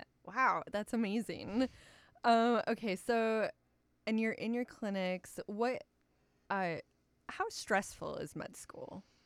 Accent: Midwest, United States; Midwest. I'm from the Midwest.

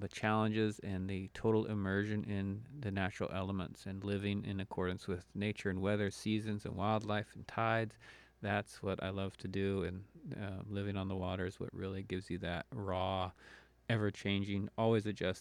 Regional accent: Homer, Alaska, United States; I grew up in Homer.

